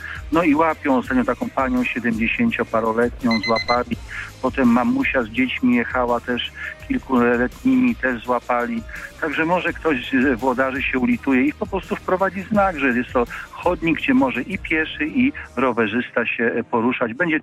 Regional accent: Bydgoszcz, Kuyavian-Pomeranian Voivodeship, Poland; Chciałem powiedzieć, że jako bydgoszczanin przemierzający codziennie tracę Bydgoszcz-Fordon

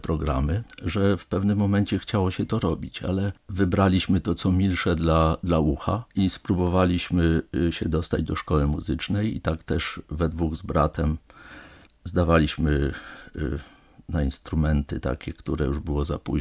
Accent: Szczebrzeszyn, Lublin Voivodeship, Poland; also born or lived in Roztocze; się urodziłem w Szczebrzeszynie, gdzie chrząszcz brzmi w trzcinie, i na tym, że Roztoczu mogłem się wychowywać

